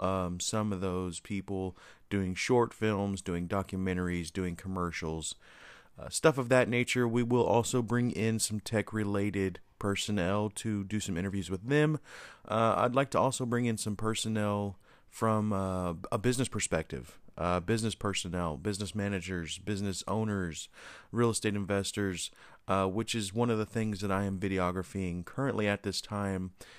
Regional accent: Texas, United States; I am from Texas. I'm a Texas native, and currently Matt has been having us do a lot of traveling.

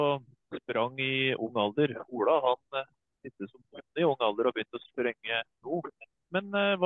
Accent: Vingel, Innlandet, Norway; jeg kommer jo fra Vingel i Nord-Østerdalen, så det er ikke langt over fjellet til Rennebu der.

